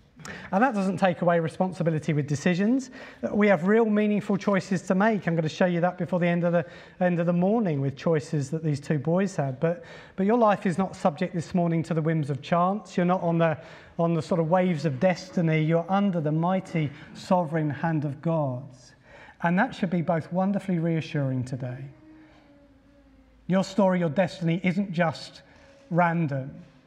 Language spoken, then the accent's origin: English; Leicester, East Midlands, United Kingdom; born there; I could have been born in Liberia or Los Angeles, but far more romantically, I was born in Leicester.